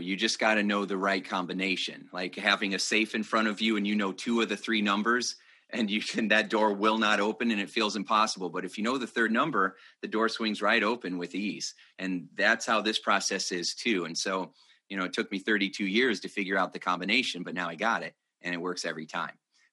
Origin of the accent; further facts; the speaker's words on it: Indiana, United States; So I'm born and raised in Indiana. I've always been around farmers my whole life